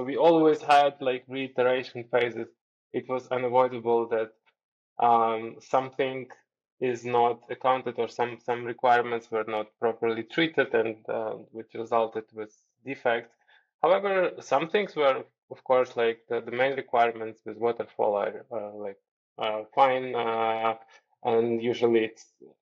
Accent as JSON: {"language": "English", "country": "Ukraine", "said": "I am originally from Ukraine."}